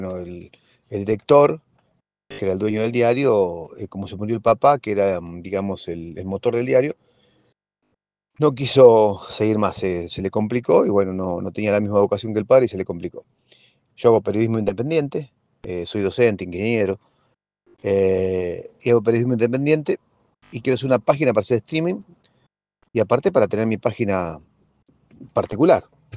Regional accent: Chacabuco, Buenos Aires Province, Argentina; Soy de Chacabuco

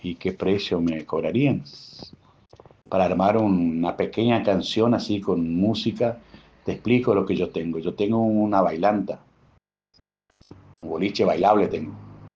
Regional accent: Oberá, Misiones, Argentina; acá de Oberá, Misiones, Argentina.

